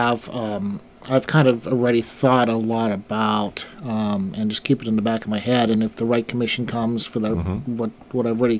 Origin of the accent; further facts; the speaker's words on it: Midwest, United States; Well, I'm from the Midwest, but I've been living here for 17 years now.